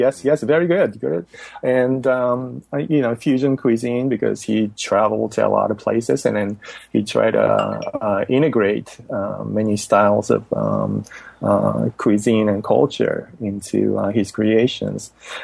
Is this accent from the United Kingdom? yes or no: no; Tokyo, Japan; when I was still a kid, growing up in Tokyo, I saw many Americans come into my dad's restaurant